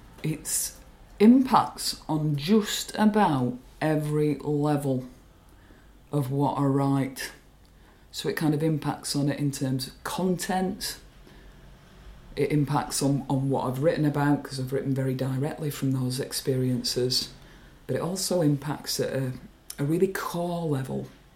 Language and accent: English; Burnley, North West England, United Kingdom; also born or lived in Liverpool; I grew up in Burnley and I moved away, went to Liverpool University.